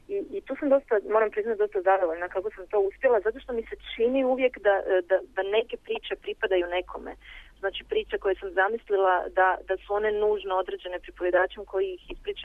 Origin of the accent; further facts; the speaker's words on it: Zadar, Zadar County, Croatia; s obzirom da sam ja rodom iz Zadra